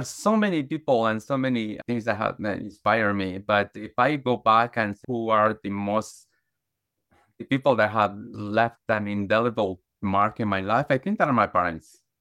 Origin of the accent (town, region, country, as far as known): Guatemala; born or raised there